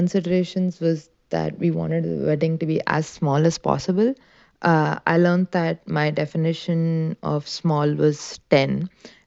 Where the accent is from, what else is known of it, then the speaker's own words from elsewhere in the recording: Chennai, Tamil Nadu, India; So the wedding was actually happening in my hometown, Madras, and the reception was in his hometown of Bangalore.